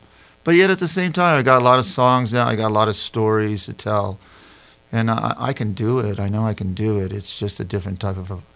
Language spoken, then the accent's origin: English; San Antonio, Texas, United States; And it's about my hometown, San Antonio, Texas.